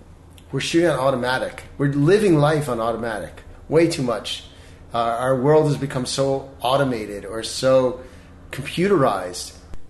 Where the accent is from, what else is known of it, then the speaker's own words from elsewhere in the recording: Baltimore, Maryland, United States; now in Los Angeles, United States; I mean, when I moved here from Baltimore, I come from the land of, you know, wallpaper and paint.